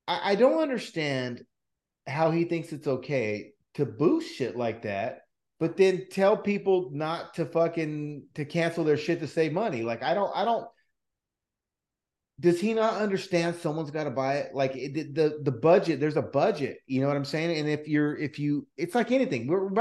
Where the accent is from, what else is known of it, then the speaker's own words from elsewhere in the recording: Fresno, California, United States; Like, I'm from Fresno, bro.